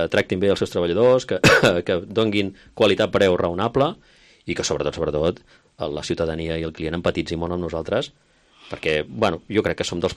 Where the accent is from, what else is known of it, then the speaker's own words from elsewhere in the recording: Girona, Catalonia, Spain; perquè sóc gironí i ho penso així